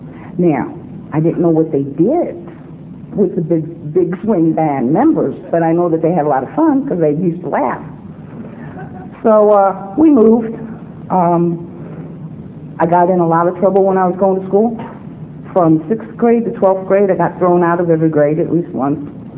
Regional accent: Cleveland, Ohio, United States; moved away; I am the youngest of seven kids, and I was born in Cleveland, Ohio, in the projects. And I did not know that that was not a place to be from until I moved away.

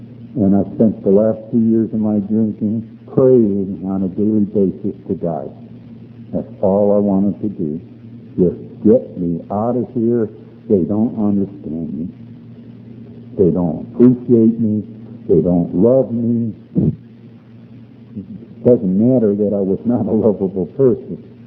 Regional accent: Cleveland, Ohio, United States; moved away as an adult; now in Phoenix, United States; And in June of 1970, we arrived in Phoenix. I think it was somewhere around 100 degrees, and we're from Cleveland.

